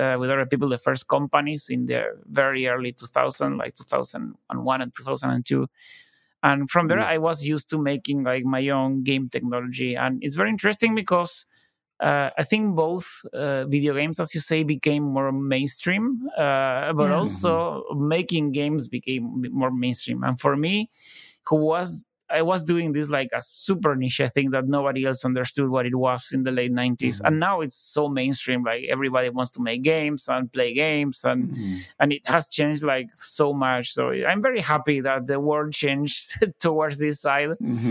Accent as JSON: {"language": "English", "region": "Buenos Aires", "country": "Argentina", "said": "and I was from Buenos Aires, so there was like no game industry."}